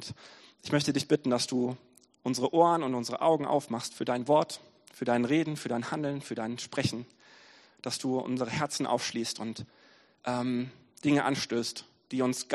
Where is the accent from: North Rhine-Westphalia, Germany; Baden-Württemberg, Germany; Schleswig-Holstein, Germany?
North Rhine-Westphalia, Germany; Wiehl; wir kommen so aus Wiel, Oberberg unten